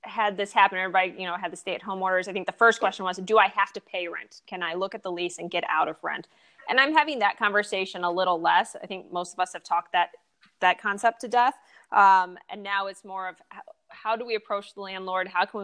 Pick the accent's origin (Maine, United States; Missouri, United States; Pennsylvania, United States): Missouri, United States; St. Louis; accent: twang; now in Chicago, United States; And I'm originally from St. Louis, so if you get a little twang, that's where it comes from. But I've been living in the Chicago area since 2017.